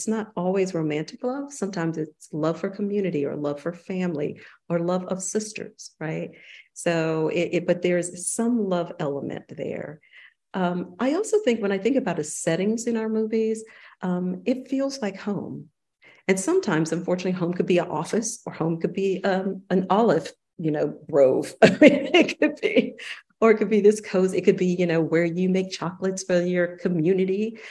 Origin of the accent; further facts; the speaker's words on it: the South, United States; So I think for me growing up in the South, I navigated a lot of different worlds